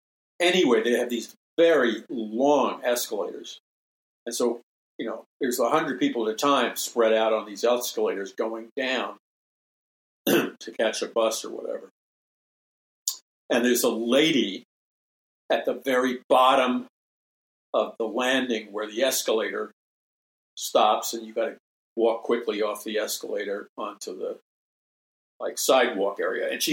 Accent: New York City, New York, United States; I didn't meet any born-again Christians ever, as far as I know, growing up in New York City.

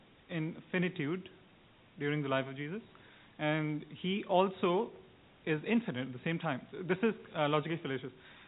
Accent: Pakistan; I'm from Pakistan.

